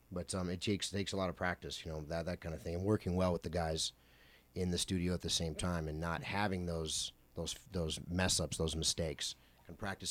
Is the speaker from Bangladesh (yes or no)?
no; New Zealand; It started when I grew up in New Zealand, going to a boarding school